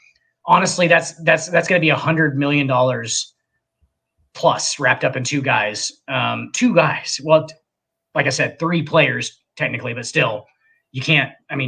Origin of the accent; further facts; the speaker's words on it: Nebraska, United States; I'm a Nebraska fan, but like that's just like a born into thing. That's not like me going, hey, I'm from Nebraska, so I like the Huskers.